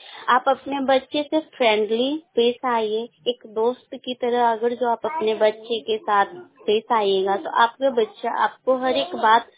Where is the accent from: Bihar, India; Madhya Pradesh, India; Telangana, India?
Bihar, India; Patna; मैं बाल पटना से हूँ।